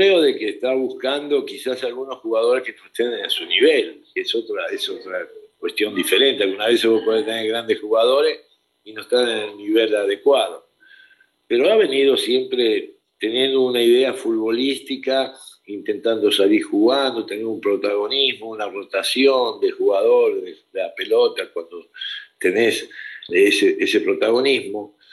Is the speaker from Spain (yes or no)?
no; Argentina; now in Mexico; En otros países, yo que soy de Argentina, si vos perdés un partido, te puedo asegurar que nadie te va a pedir un autógrafo